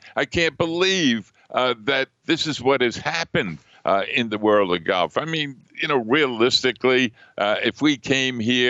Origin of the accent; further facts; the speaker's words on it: New York, United States; at Shinnecock on Long Island, right near my hometown